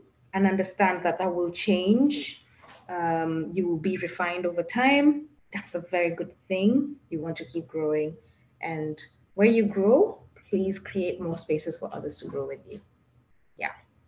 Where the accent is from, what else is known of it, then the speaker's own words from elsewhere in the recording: Kenya; first language Tugen; English is a second language; sang it in my mother tongue, which is Tugen, Kalenjin Tugen